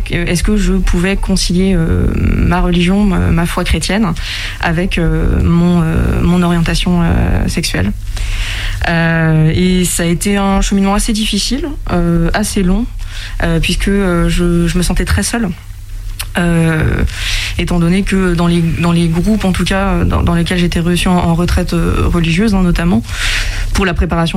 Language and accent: French; Angers, Pays de la Loire, France; j'ai 26 ans et je suis angevine, j'ai grandi à Angers. Je viens d'une famille chrétienne, catholique